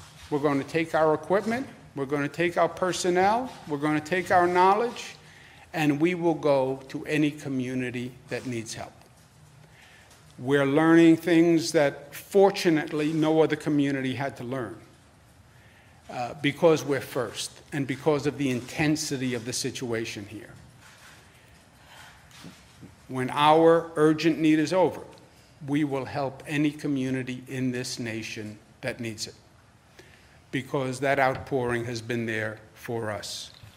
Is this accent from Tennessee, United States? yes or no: no; New York, United States; Well, I'm a New Yorker.